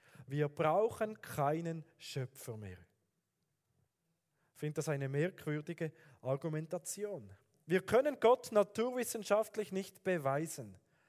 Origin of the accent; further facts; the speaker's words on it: Fribourg, Switzerland; also born or lived in Basel; now in Aarau, Switzerland; Ich bin ja aufgewachsen im Kanton Fribourg, habe dann Berndeutsch gesprochen, dann im Kanton Basel studiert. Jetzt wohne ich in Aarau und meine Eltern sind Thurgauer